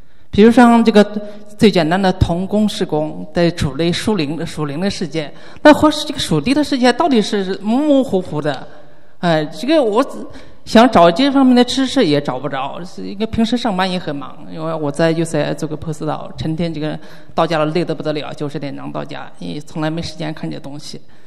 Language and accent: Chinese; China; 我从大陆来，我就知道